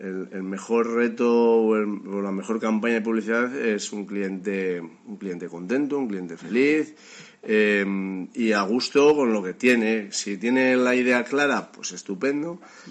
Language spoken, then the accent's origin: Spanish; Zamora, Castile and León, Spain; Y bueno, soy de Zamora